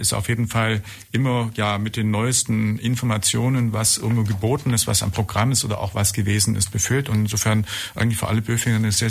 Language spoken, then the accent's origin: German; Safranberg, Baden-Württemberg, Germany; also ich komme ja, geboren in Safranberg und Elternhaus ist dort